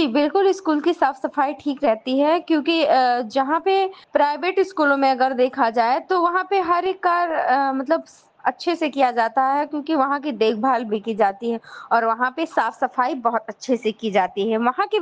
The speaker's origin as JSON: {"language": "Hindi", "region": "Uttar Pradesh", "country": "India"}